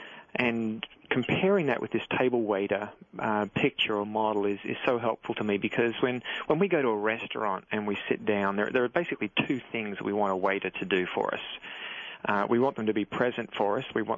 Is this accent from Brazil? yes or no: no; Australia; I'm Australian, so we were living in Australia